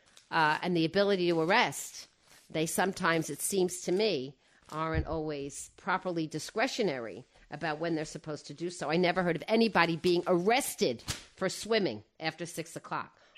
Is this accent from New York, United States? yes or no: yes; Rockaway, New York, United States; I grew up around there, Wayne. I grew up around Rockaway.